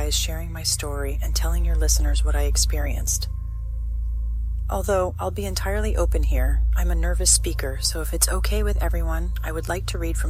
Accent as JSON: {"language": "English", "town": "Salinas", "region": "California", "country": "United States", "tie": "born or raised there", "said": "I grew up in Salinas, California. A beautiful city, but absolutely nothing to do when I was a kid."}